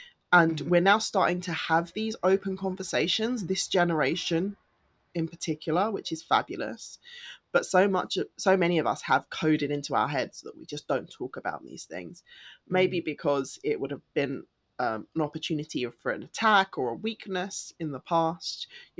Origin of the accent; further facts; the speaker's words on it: London, United Kingdom; I'm from East London.